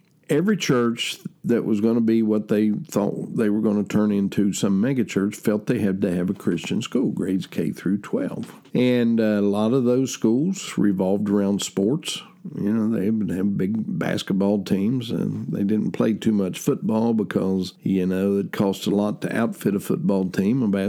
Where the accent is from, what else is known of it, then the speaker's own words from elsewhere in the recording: Huntington, West Virginia, United States; Now, in the 1970s, in my hometown, or the hometown surrounding area of Huntington, West Virginia